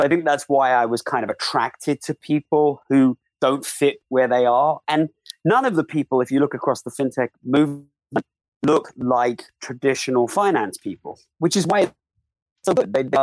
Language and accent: English; United Kingdom; now in United States; I'm a kind of a strange, like I'm a Brit, but I'm live more time in America.